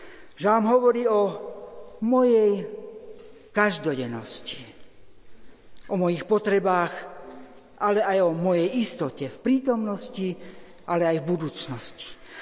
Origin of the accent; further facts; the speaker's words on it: Jenkovce, Košice Region, Slovakia; Keď som teraz v maji po 6 rokoch navštívil moje rodisko domov v Jenkovciach